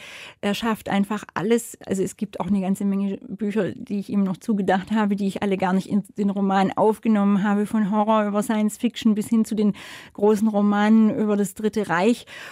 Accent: Baden-Württemberg, Germany; gerade der schwäbischen natürlich auch, die in meiner Heimat große Blüten wie Mörike zum Beispiel hervorgebracht hat.

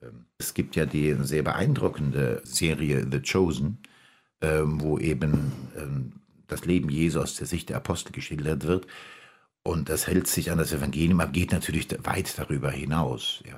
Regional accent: Ransbach-Baumbach, Rhineland-Palatinate, Germany; Und dann geht es in meinen Heimatort, Ransbach-Baumbach

